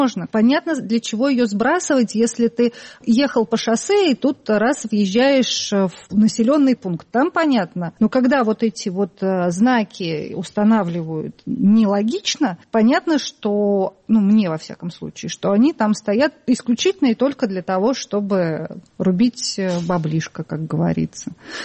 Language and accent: Russian; Tver, Tver Oblast, Russia; потому что я сама из Твери, может быть, поэтому.